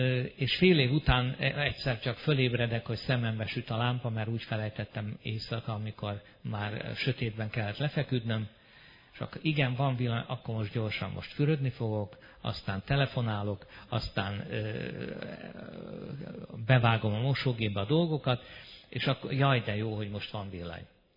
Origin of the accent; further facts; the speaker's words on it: Hungary; És én, aki Magyarországról jöttem